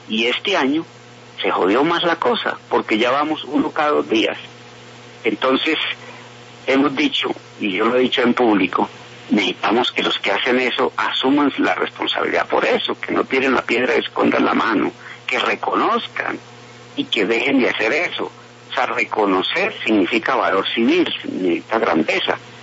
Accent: Colombia

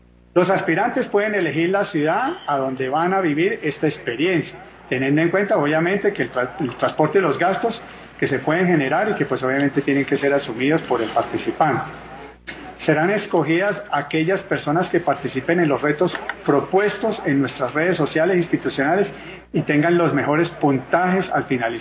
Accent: Colombia; todos nosotros como colombianos

